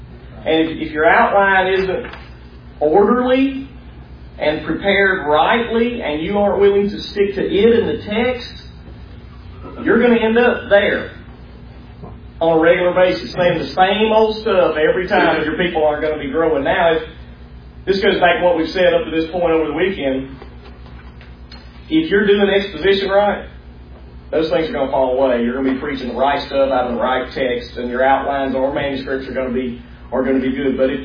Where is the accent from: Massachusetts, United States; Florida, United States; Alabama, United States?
Alabama, United States; I'm from Alabama. Everybody knows we can't talk real well.